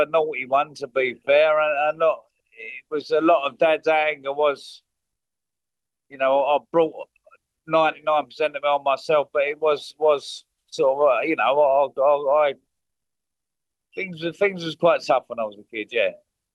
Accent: London, United Kingdom; It was pretty much fisticuffs, and that's part and parcel of growing up in East London.

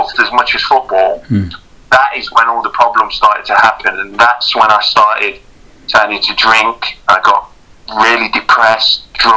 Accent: Leicester, East Midlands, United Kingdom; being a Leicester lad, obviously I was born in Leicester. But being a Leicester lad and going to that stadium since I was 5 or 6 years old, growing up

